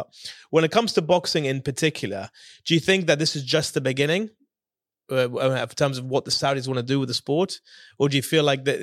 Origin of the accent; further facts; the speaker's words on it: Leeds, Yorkshire and the Humber, United Kingdom; I'm just from Leeds.